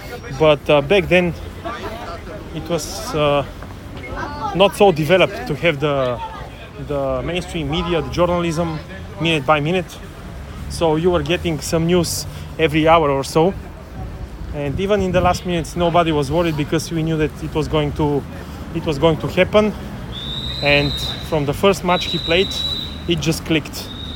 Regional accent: Bulgaria; I'm from Bulgaria. I'm 31. I came for the game.

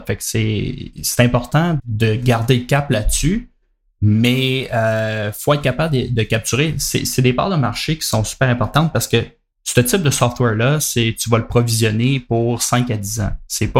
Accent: Quebec, Canada; nous autres, on est Québécois

